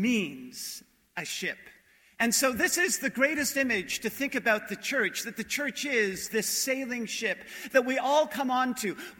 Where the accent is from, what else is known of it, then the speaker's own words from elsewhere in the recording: Montreal, Quebec, Canada; I was from Montreal. I sang in an Anglican church choir that had that wonderful Anglican church music tradition.